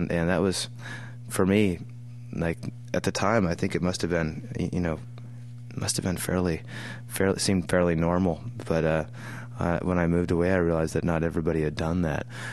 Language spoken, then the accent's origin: English; Moscow, Idaho, United States; I was one of the ones that like left Moscow to go away to college